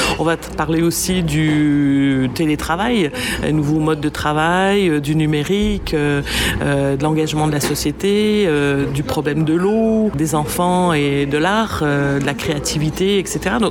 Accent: Quebec, Canada; accent: Quebec; on est quand même issu des Français. Hein. Faut que je reprenne mon accent québécois

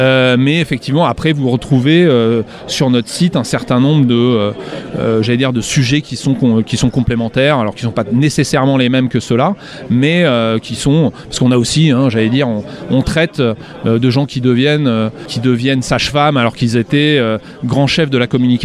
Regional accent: Auvergne-Rhône-Alpes, France; je viens d'Auvergne, j'ai mon village... Il y avait 2500 habitants au début du XXe siècle, il y en a 600.

